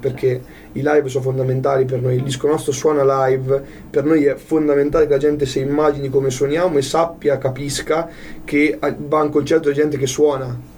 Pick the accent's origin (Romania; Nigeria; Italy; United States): Italy; Gubbio, Umbria; also born or lived in Bologna; io sono di Gubbio, vivo a Gubbio, cioè sono tornato a vivere a Gubbio dal lockdown. Fino a prima stavo a Bologna anch'io.